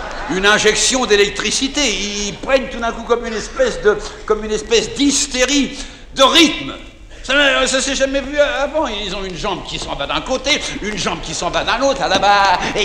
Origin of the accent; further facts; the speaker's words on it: Paris, Île-de-France, France; Chez nous à Paris.